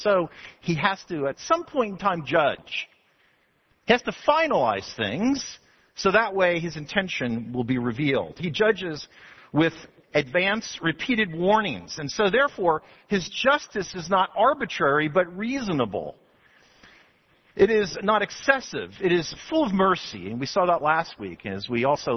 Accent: Bloomingdale, New Jersey, United States; e house that I grew up in Bloomingdale, New Jersey, we had a yellow birch tree in the backyard

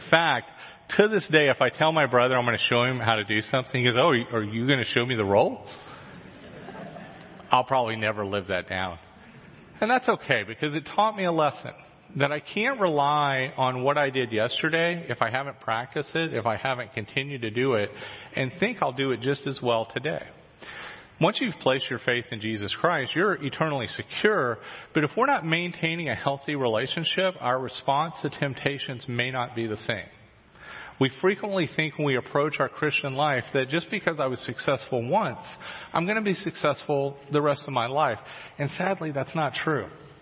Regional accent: Florida, United States; I grew up in Florida. When you tell most people about that, they automatically assume that you live at the beach.

